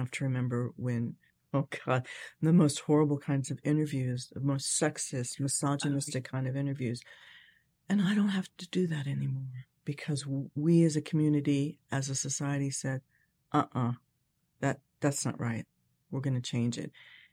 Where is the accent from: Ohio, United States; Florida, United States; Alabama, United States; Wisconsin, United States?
Ohio, United States; Cincinnati; moved away as an adult; Born and raised in Cincinnati.